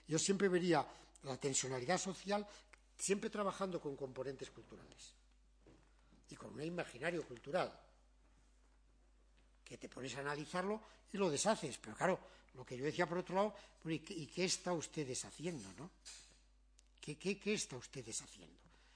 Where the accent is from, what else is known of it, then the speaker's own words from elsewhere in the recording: A Coruña, Galicia, Spain; yo de la Coruña, y nos dimos un abrazo en Rumanía